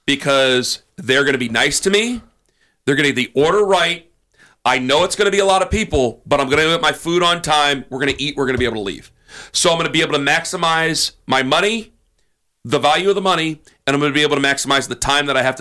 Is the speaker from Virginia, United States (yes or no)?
no; Canton, Ohio, United States; I'm actually like, no, I'm from Canton.